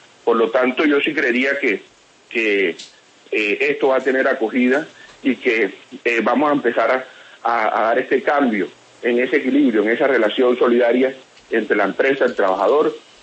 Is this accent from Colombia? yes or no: yes; Colombia; ya yo en este momento no pienso como empresario, pienso como colombiano